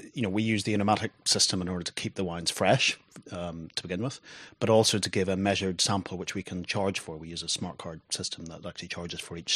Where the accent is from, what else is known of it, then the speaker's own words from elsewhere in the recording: Ireland; moved away as an adult; now in England, United Kingdom; No, I grew up in Ireland, but I came over to England for university and have stayed here ever since. That was probably 15, 16 years ago.